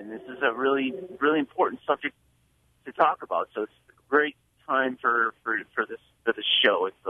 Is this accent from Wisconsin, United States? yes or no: yes; Wisconsin, United States; Yeah, I grew up in Wisconsin, you know, watched Packers all my life